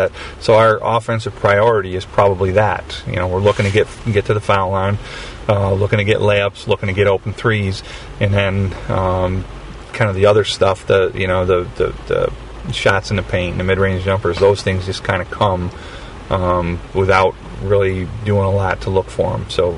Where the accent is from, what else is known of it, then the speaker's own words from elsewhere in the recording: Waterville, United States; we've got actually from my hometown Waterville